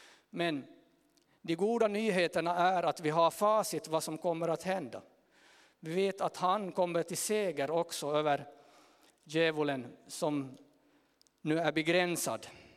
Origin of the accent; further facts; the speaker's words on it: Ytteresse, Ostrobothnia, Finland; Men jag är en bonde från Ytteresse.